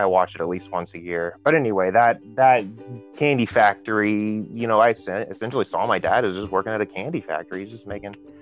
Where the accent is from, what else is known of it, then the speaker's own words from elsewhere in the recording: Houston, Texas, United States; also born or lived in Dallas / Golden, Colorado; Well, I'm born and raised Texan, so that's very important to me. I was born in Dallas and I grew up in Houston.